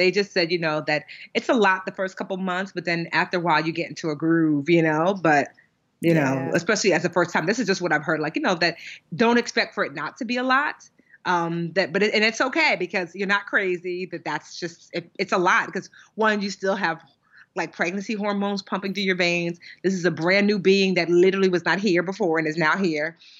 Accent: Nigeria; I mean, as much as a Nigerian child can be a troublemaker because, you know, there's only but so much that your parents will allow.

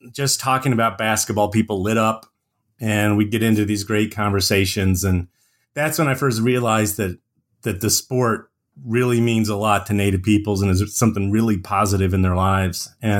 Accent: Indiana, United States; Sure. So I was born and raised in Indiana and did my undergraduate education at Indiana University.

